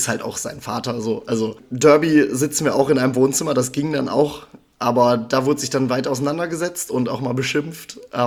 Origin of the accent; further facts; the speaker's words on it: North Rhine-Westphalia, Germany; Ich bin 23 Jahre alt, ich komme aus Münsterland hier in NRW